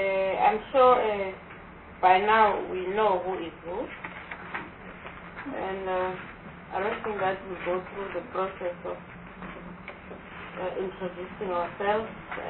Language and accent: English; South Africa; and I'm from Free State and the Western Cape both. First Western Cape, and then Free State